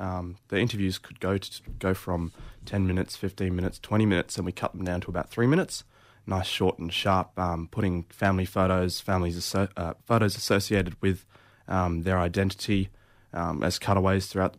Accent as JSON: {"language": "English", "town": "Armidale", "region": "New South Wales", "country": "Australia", "also_born_or_lived": "Takapuna, New Zealand", "said": "Ngunyawana from northern New South Wales, Armidale, Yooralla, Walka area."}